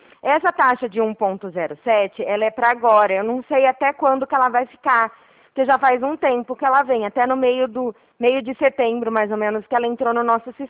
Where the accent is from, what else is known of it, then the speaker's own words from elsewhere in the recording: Araraquara, São Paulo, Brazil; eu sou aqui de Araraquara